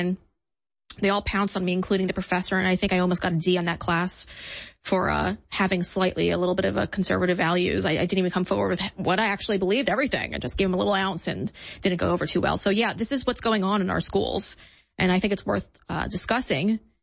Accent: New York, United States; I mean, obviously, like I said, I come from New York, and to see how it's infiltrated in the public schools there is pretty upsetting in itself.

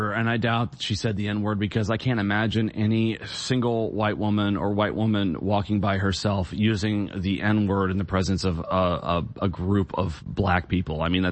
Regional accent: Midwest, United States; And I grew up in the Midwest. You know what it's like in the Midwest.

